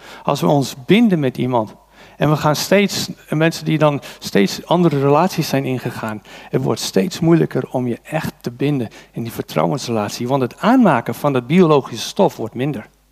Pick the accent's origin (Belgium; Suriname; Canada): Canada; Dutch is a second language; also born or lived in Vancouver / Ontario / United States / Amsterdam; now in Loppersum, Netherlands; ik ben bijvoorbeeld een immigrant, ik kom uit Canada. En ik heb in Vancouver gewoond, in Amerika gewoond, in Ontario gewoond, en in Amsterdam gewoond, en in Rijnsburg gewoond, en in Zuid-Holland gewoond. En nu woon ik in Loppersum inmiddels 17 jaar, of in Noord-Groningen